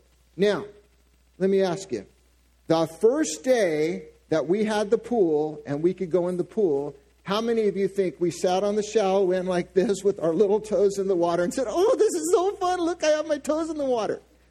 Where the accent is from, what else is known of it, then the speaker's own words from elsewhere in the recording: San Diego, California, United States; I grew up in San Diego, and I grew up about 10 minutes from the beach.